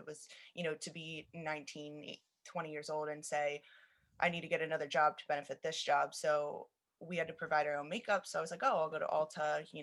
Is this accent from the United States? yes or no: yes; Lancaster, Pennsylvania, United States; now in West Chester, United States; I'm originally from Lancaster. I moved out to Westchester because I think it was 19